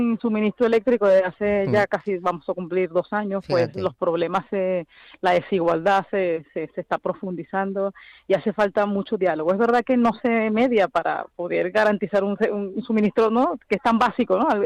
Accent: Venezuela; now in Madrid, Spain; Yo, por ejemplo, soy venezolana, estoy trabajando en Barro desde hace 12 años

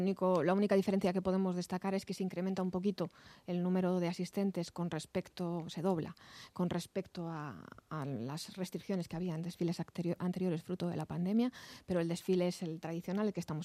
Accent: Community of Madrid, Spain; born there; la Comunidad de Madrid, donde yo he nacido, he crecido políticamente y he desarrollado toda mi actividad.

